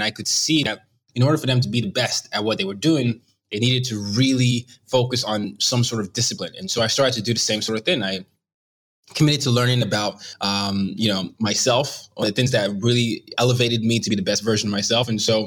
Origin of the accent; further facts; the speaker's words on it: Nigeria; also born or lived in Sweden; I grew up in Nigeria for the first 9 years of my life, in and out. I had a brief two-year stop in Sweden, but majority of the first 9 years of my life was spent under two military dictatorships.